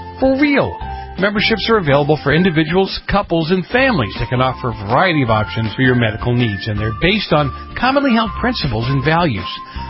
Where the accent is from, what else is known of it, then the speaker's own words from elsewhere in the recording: Boston, Massachusetts, United States; Well, just you'll pardon my negativity, but I grew up in Boston.